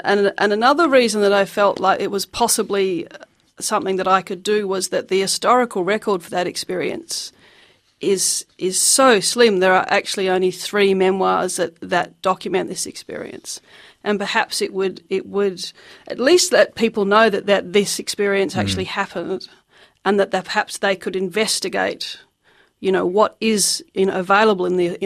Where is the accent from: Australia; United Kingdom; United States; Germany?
Australia; born there; I'm Australian born. I have no ancestral or cultural link to the Holocaust. I have no claim to it. I'm a gay woman living in Australia